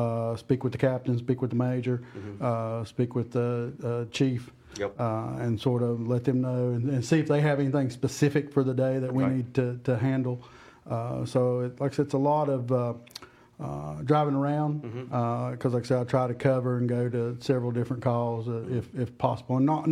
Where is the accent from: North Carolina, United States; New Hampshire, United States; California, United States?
North Carolina, United States; Yes, I'm from Wilkes.